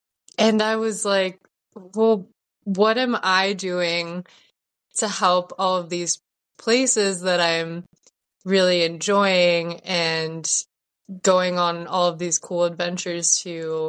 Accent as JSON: {"language": "English", "town": "Anaheim", "region": "California", "country": "United States", "tie": "born or raised there", "said": "what I had experienced growing up in Anaheim, where people, I think, kind of, you know, always had their guard up."}